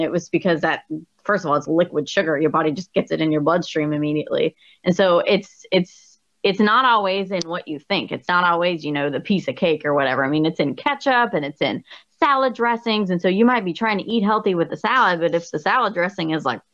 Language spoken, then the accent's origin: English; the South, United States; Like, I'm from the South, and sweet tea is like, everybody drinks sweet tea.